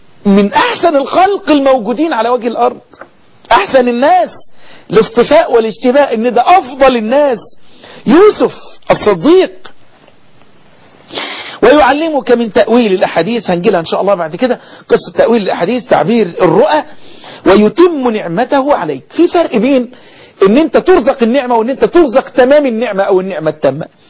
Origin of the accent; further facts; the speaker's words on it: Egypt; بلدنا مصر